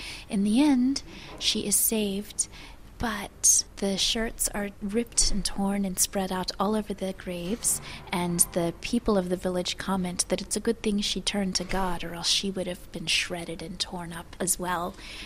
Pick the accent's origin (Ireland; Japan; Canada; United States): United States; Texas; I heard Czech spoken at home. My parents learned English in school. I grew up in Texas.